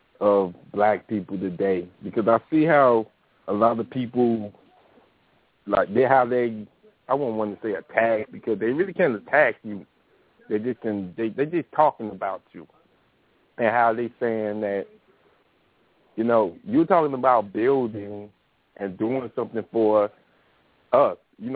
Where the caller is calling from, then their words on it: Miami, Florida, United States; from Miami.